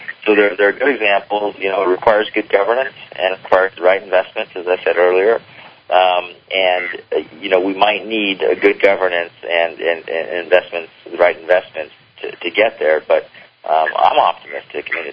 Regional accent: United States; But as an American, I think you should be proud

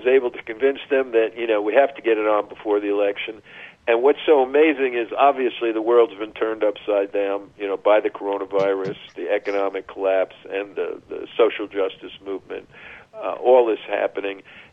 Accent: Elizabeth, New Jersey, United States; also born or lived in Manhattan, New York; I was born in New York in Manhattan, and, you know, probably gene damaged at a young age onto subways, yes. but then moved to Elizabeth, New Jersey. And I think Elizabeth, which is right outside Newark, right south of Newa

